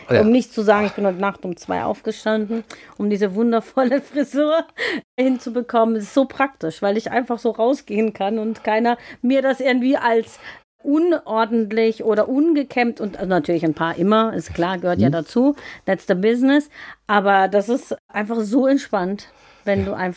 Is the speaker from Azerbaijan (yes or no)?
no; Offenburg, Baden-Württemberg, Germany; Und ich bin in Deutschland geboren. In Offenburg im Josefskrankenhaus. Also so richtig ursprünglich, richtig, richtig offenburgerisch. Und da auch geboren und da aufgewachsen.